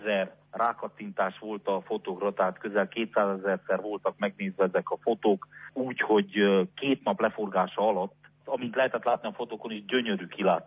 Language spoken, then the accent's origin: Hungarian; Gheorgheni, Harghita, Romania; Én gyergyóiként a megyei önkormányzatban alelnöki tisztséget töltök be